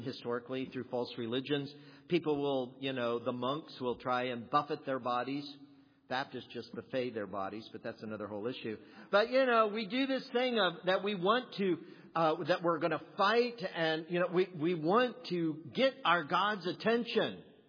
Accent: Ohio, United States; I will admit, I'm from Ohio, I'm a Yankee.

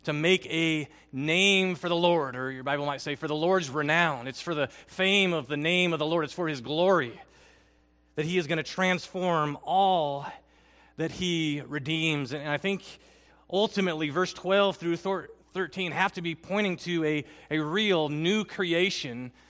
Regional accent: Philippines; English is a second language; I'm reminded of growing up in the Philippines. We often sang a song that came right from verse 12 at our church in the Philippines.

